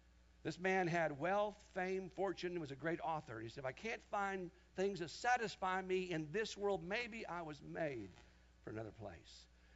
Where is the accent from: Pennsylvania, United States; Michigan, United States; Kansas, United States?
Kansas, United States; In my youth group, growing up in Kansas in the 70s, we heard a lot of sermons about left behind